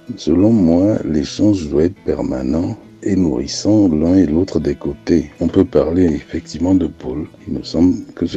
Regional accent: Dakar, Senegal; born there; suis togolais de parents, de culture africaine parce que j'ai beaucoup de contacts africains, notamment je suis né à Dakar. Je suis aussi très occidental ou très français par mon histoire.

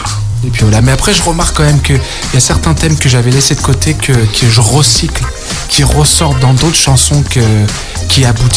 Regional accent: Lyon, Auvergne-Rhône-Alpes, France; now in Scotland; tu parles super bien français, alors que je suis de Lyon, donc c'est rigolo. Ouais, je t'avoue qu'après quelques années émigrées à l'étranger, à parler que anglais souvent, je t'avoue que j'ai perdu un peu la sonorité

